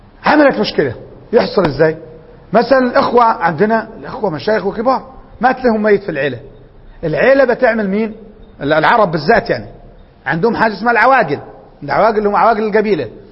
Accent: Upper Egypt, Egypt; عندنا احنا من الصعيد، انا مثلا من الصعيد وموجود هنا،

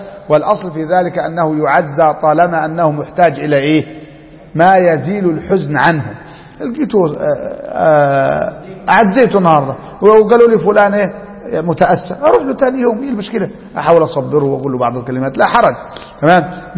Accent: Upper Egypt, Egypt; عندنا في الصعيد بس العادة دي إيه تركت

